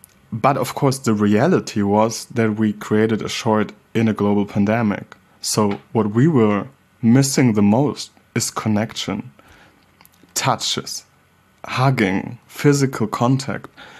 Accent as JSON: {"language": "English", "region": "Hamburg", "country": "Germany", "tie": "born or raised there", "said": "growing up in Hamburg, Germany, as a black child"}